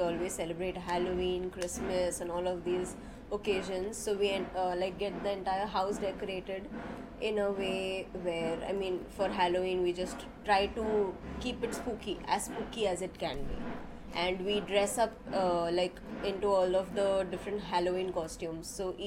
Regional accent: Mumbai, Maharashtra, India

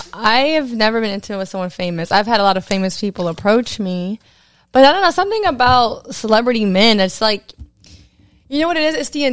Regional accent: New York, United States; I don't hike though. I'm from New York. I don't do that.

